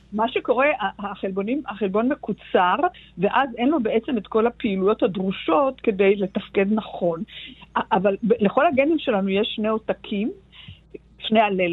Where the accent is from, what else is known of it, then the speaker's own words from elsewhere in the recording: Jerusalem, Jerusalem District, Israel; אני ירושלמית במקור.